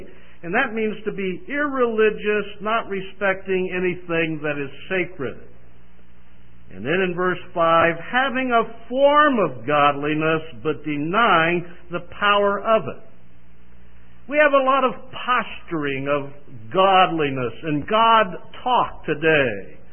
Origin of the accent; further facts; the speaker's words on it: Chicago, Illinois, United States; Well, I'm from Chicago, and we have Michael Jordan and the Bulls, as you well know